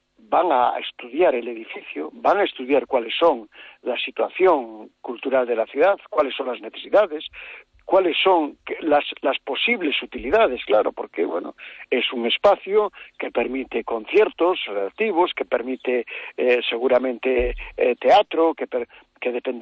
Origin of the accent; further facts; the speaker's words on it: Vigo, Galicia, Spain; born there; a los que nacimos en Vigo